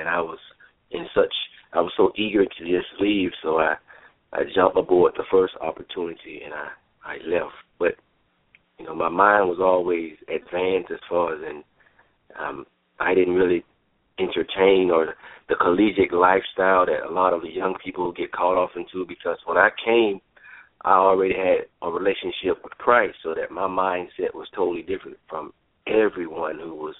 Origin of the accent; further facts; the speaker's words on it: Albany, Georgia, United States; now in Troy, United States; I'm calling in from Troy, Alabama, but I'm originally from Georgia, Albany, Georgia.